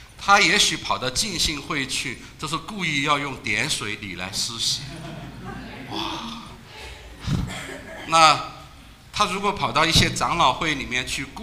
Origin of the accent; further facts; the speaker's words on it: Chengdu, Sichuan, China; 我们成都人特别的在乎这个什么